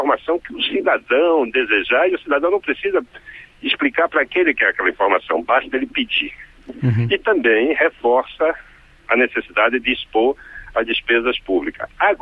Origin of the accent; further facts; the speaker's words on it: Amapá, Brazil; lá do meu estado, Amapá.